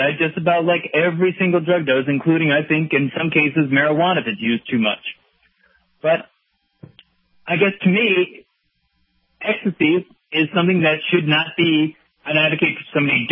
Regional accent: Chicago, Illinois, United States; born there; Which is a paradox, as I was born in Chicago, I came south for health reasons.

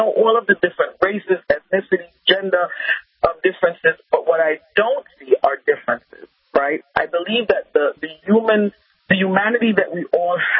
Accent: Jamaica; I grew up in Jamaica.

